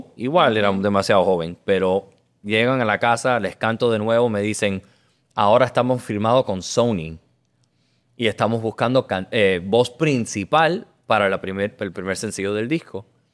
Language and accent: Spanish; Miami, Florida, United States; also born or lived in Houston; Adoptado. Entonces, por ser adoptado, nací en Houston. Y a los 3 semanas de haber nacido, me traen a Miami para la familia que ya me había adoptado.